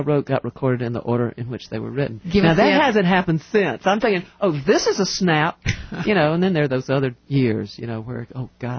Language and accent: English; South Carolina, United States; South Carolina, anything west of the Blue Ridge Mountains is considered plain uncivilized.